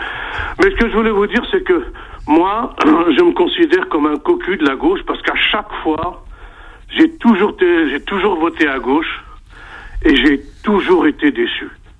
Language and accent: French; Bobigny, Île-de-France, France; also born or lived in La Courneuve / Drancy; Moi, j'ai grandi dans des villes communistes. J'ai grandi à Bobigny, à La Courneuve et à Drancy.